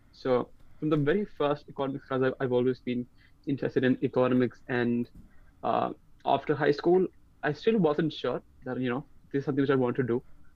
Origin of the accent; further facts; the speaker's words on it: Lucknow, Uttar Pradesh, India; I'm from Lucknow in India. I'm 19 years old.